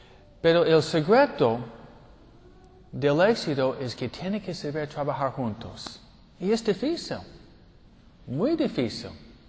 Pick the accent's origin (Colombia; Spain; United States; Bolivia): United States; New York; Spanish is a second language; moved away as an adult; now in Argentina; Yo vengo de Nueva York. ¿Qué diferencia, no? Un nuevayorquino con uno de Tennessee.